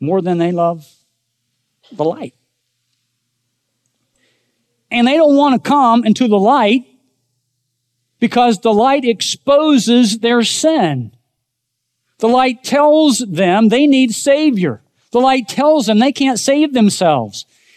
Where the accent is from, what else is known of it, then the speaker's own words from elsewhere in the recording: United States; born there; because, you know, I was born in America and I have always believed in Jesus.